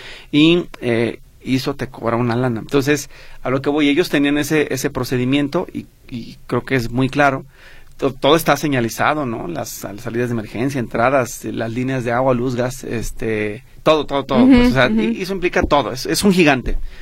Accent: Mexico; Entonces, bueno, ¿qué tenemos que hacer como buenos mexicanos?

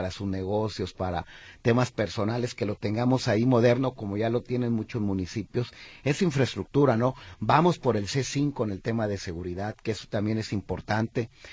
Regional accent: Tonalá, Jalisco, Mexico; born there; yo nací en Tonalá y hace casi 50 años. Me tocó nacer en aquel pueblo que ya se empezaba a acercar, aquel pueblo llamado Tonalá que se acercaba y que lo empezaba a cobijar la mancha urbana de la zona metropolitana

